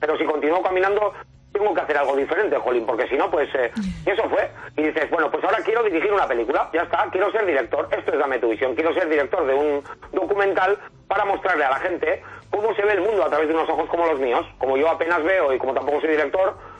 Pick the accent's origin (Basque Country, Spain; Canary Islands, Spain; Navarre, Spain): Basque Country, Spain; San Sebastián; Yo soy un rockero de Donostiarra